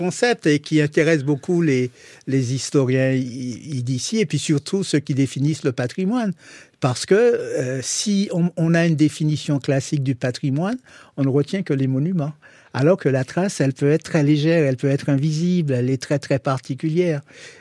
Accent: Martinique, France; Moi, je suis martiniquais

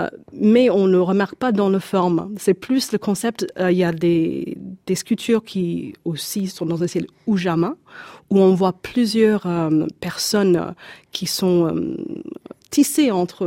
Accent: Canada; now in Europe; Et voilà, grandi là-bas, et aussi maintenant en Europe.

